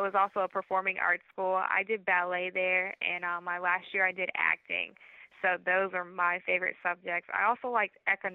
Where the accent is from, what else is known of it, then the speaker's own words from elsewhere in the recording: Florida, United States; also born or lived in Alton, Illinois / Chicago / Nashville; I was born in Alton, Illinois, and then we moved to like the suburbs of Chicago, then actually Chicago, then Nashville, then the suburbs of Nashville. Then we moved to Florida. I did high school in Florida